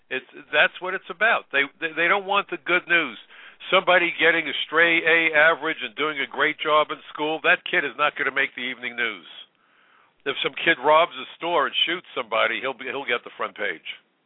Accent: New York, United States; I was from New York, you were from Indiana

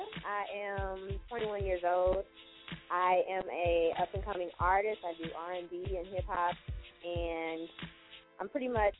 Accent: Houston, Texas, United States; So I'm from Houston, Texas, and I recently graduated from Howard University in Washington, D.C. with a film degree.

